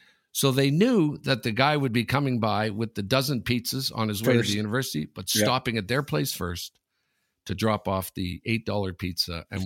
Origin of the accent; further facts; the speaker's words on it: Sudbury, Ontario, Canada; And Ronnie's from my hometown, from Sudbury.